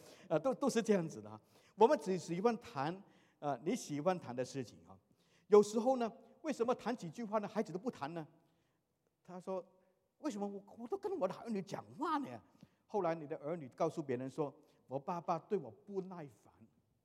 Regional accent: China; now in United States; 我们中国人来这里美国旅游

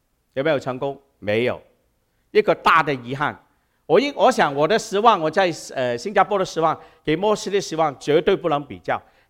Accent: Guangdong, China; 我们广东人说牙痛惨过大病啊

